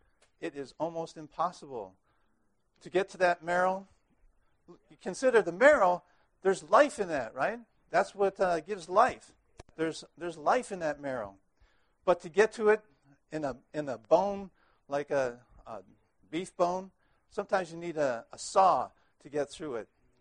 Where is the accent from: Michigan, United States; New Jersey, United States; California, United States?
Michigan, United States; Ann Arbor; I'm from Ann Arbor, Michigan.